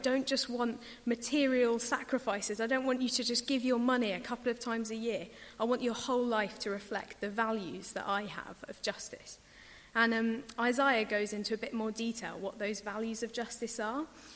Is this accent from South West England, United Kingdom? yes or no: yes; Bristol, South West England, United Kingdom; I grew up in Bristol, and when I was a teenager, I went to Redland Parish Church